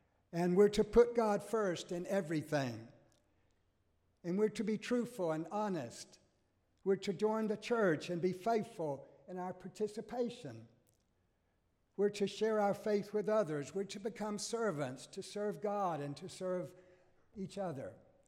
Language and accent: English; Lake City, Florida, United States; It was August in my hometown of Lake City, Florida, North Florida. Hot and humid.